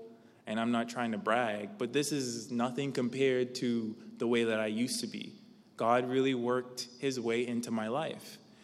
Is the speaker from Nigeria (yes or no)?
no; Bahamas; I'm from the Bahamas, so I am an international student.